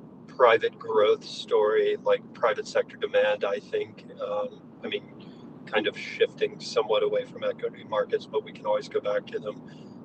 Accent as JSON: {"language": "English", "region": "South Carolina", "country": "United States", "tie": "born or raised there", "said": "Like I'm in South Carolina, my home state"}